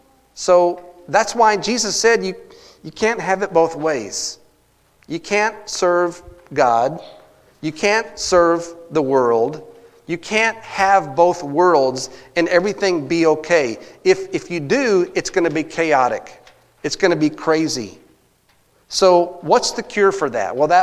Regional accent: Texas, United States; a lot of y'all know that I'm from Texas, and for a while I was a youth pastor down there.

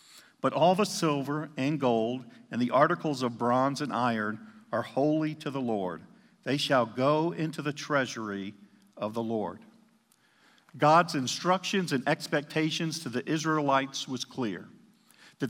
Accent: Austin, Texas, United States; My hometown is Austin, Texas, so I'm a Dallas fan by birth.

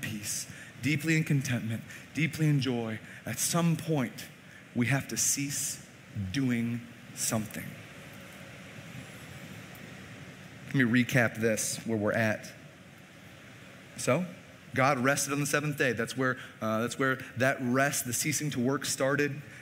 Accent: Chicago, Illinois, United States; I grew up in Chicago, not a lot of fields to work.

